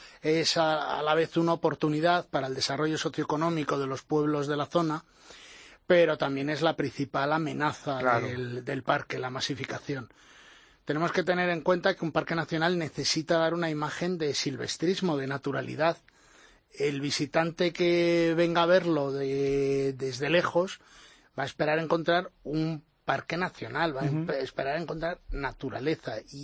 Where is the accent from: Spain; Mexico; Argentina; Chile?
Spain; Madrid, Community of Madrid; Verdaderamente somos los madrileños los que disfrutamos, claro, del parque